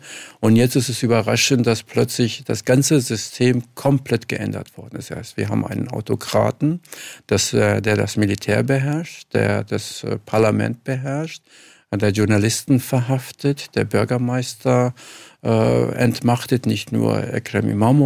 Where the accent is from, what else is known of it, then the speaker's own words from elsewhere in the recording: Kurdish region, Turkey; Ich bin Kurde, komme aus dem kurdischen Teil in der Türkei.